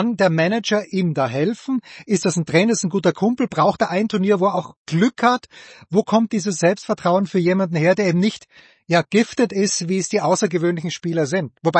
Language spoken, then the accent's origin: German; Austria; ich bin Österreicher